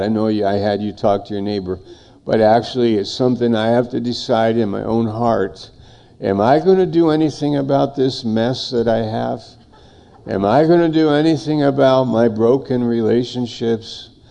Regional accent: New York, United States; My mother, I'm from New York, and my mother said, I think you should be in Maine this summer.

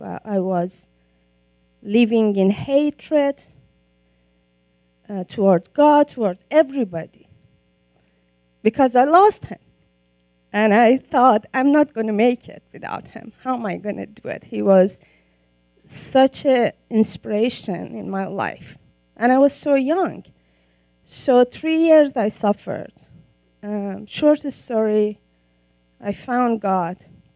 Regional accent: Iran; English is a second language; Some of you may know I'm from Iran.

